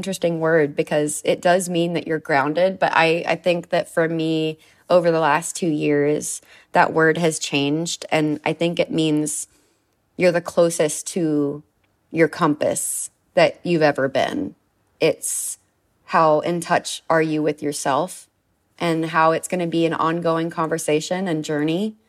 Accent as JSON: {"language": "English", "region": "Texas", "country": "United States", "lives_now": "Nashville, United States", "said": "So even though I live in Nashville and I'm from Texas"}